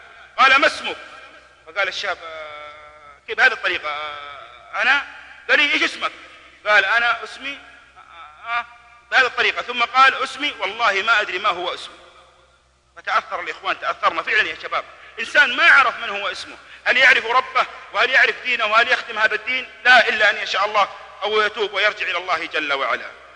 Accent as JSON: {"language": "Arabic", "town": "Jeddah", "region": "Makkah Province", "country": "Saudi Arabia", "said": "مرة من المرات دخلت أحد الأحياء عندنا في جدة"}